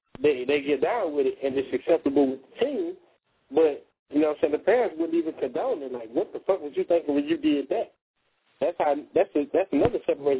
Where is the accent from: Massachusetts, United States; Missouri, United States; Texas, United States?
Texas, United States; I was born and raised in Fifth Ward, East Texas, man.